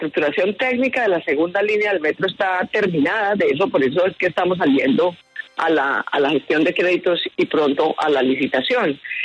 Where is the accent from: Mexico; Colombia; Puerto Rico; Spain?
Colombia